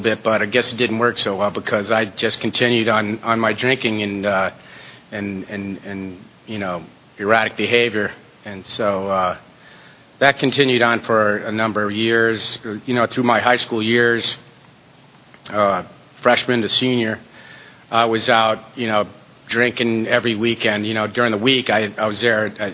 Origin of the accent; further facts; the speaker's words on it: Chapel Hill, North Carolina, United States; born there; I was born in Chapel Hill, North Carolina